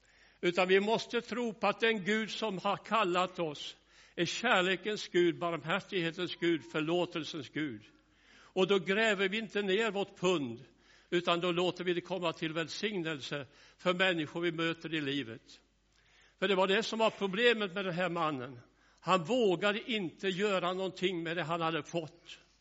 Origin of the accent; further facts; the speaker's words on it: Skåne, Sweden; Jag föddes i en familj med 5 syskon. Med föräldrar som gick till bönehuset hemma i Skåne.